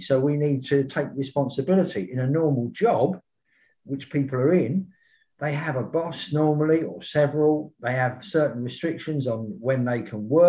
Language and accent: English; London, United Kingdom; I'm originally from East London, but I was a youth worker for over 30 years, mostly in and around London